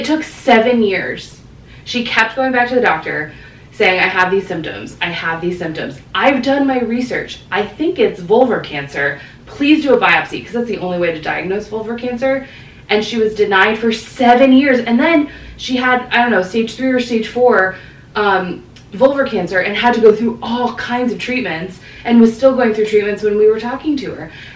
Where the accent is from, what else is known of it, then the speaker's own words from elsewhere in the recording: Florida, United States; I'm from Florida, right? Like, they saw my license. I'm not from there.